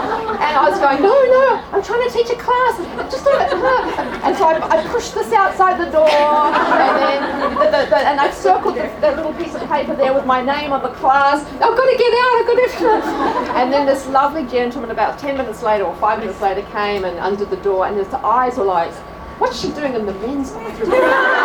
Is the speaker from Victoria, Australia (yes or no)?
yes; Melbourne, Victoria, Australia; I'm actually from Australia, Melbourne, Australia.